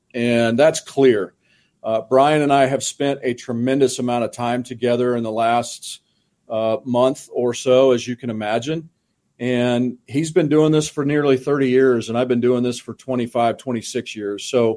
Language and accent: English; Kansas, United States; You know, growing up in Kansas, but not in Wichita, man, Gene Stephenson was right up there with guys like Bill Snyder